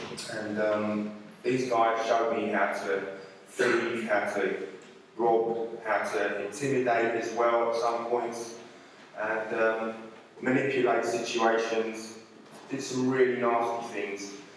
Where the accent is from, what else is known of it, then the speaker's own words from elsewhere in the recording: London, United Kingdom; I was brought up in South London. In fact, I was born in Tooting, St George's Hospital, which I think must be quite near here, as you drive through Mitchell. I was brought up in South London, and I'm an only child